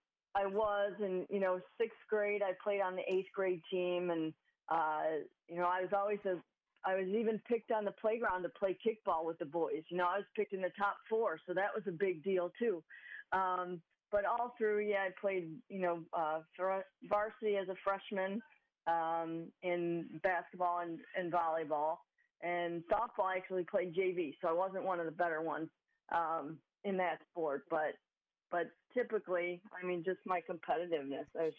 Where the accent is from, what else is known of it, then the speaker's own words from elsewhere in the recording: Euclid, Ohio, United States; Yeah, I grew up in Euclid, Ohio, little suburb of Cleveland.